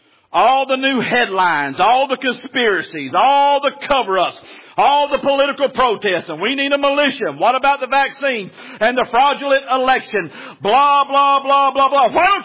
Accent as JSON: {"language": "English", "region": "Alabama", "country": "United States", "said": "I'm from South Alabama, man. I'm telling you right now, this preaching I'm doing on these guns would not fly down there."}